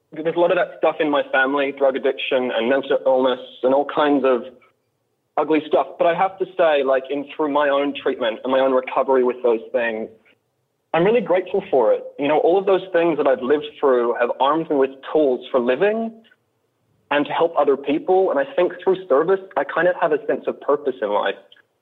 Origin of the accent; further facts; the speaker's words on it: Australia; now in United States; I'm from Australia originally.